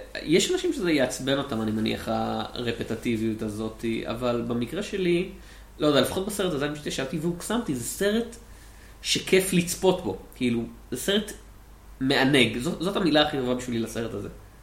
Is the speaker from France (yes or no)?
no; Poland; לזה אני קורא החיים שלי. אני פולני, אני לא צריך לראות זה בקולנוע.